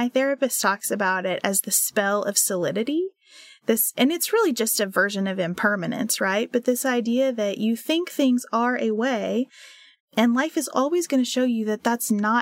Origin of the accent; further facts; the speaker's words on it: United States; Like part of the luxury of being an American is that we just expect everything to go fine, and we really expect it to go according to our plans and our schedule.